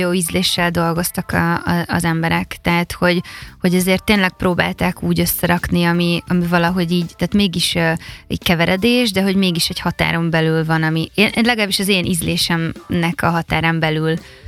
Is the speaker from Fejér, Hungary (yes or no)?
yes; Dunaújváros, Fejér, Hungary; moved away as an adult; now in Budapest, Hungary; mi Dunajvárosban éltünk, és én rögtön a gimi után felköltöztem Pestre